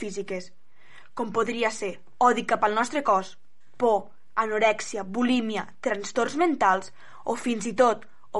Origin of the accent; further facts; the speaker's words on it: L'Aldea, Catalonia, Spain; de l'Aldea